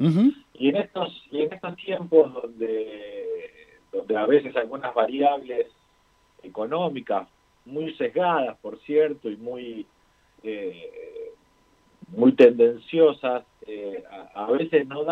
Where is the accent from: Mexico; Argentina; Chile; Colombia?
Argentina; una situación compleja que estamos atravesando como argentinos y argentinas